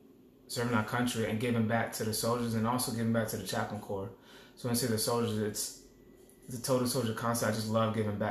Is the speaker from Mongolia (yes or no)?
no; Bronx, New York, United States; I was born in the Bronx, and growing up watching the New York City firefighters and the NYPD do phenomenal work in the mid-90s.